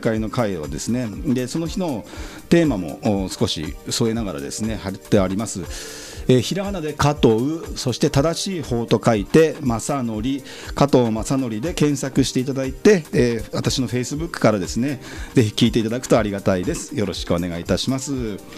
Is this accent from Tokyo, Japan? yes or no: no; Yokohama, Kanagawa, Japan; 私ですね、横浜鶴見区出身